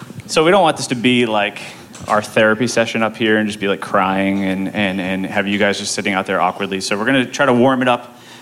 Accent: New York, United States; And I'm from New York and people bring their kids everywhere, so I didn't realize that would be an issue.

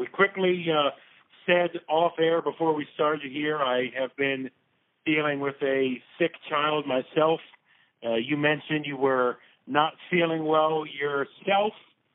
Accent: Maryland, United States; I'm from Maryland myself.

